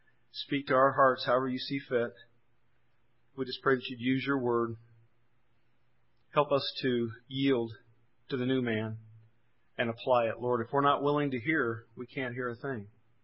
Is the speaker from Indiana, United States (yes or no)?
yes; Indiana, United States; When I was raised in Indiana, I worked with Kentuckians, and Kentuckians in that part of southern Indiana had the Klan.